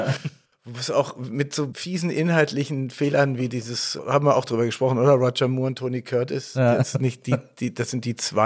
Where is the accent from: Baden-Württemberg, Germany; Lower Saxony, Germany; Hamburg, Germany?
Baden-Württemberg, Germany; Stuttgart; auf jeden Fall bin ich ein Stuttgarter Junge, in Stuttgart-Süd, Heslach, zur Schule gegangen.